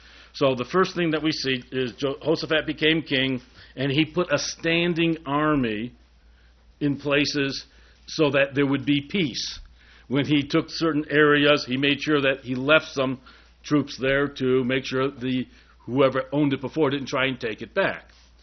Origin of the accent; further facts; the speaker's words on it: Chicago, Illinois, United States; But I am from Chicago, though.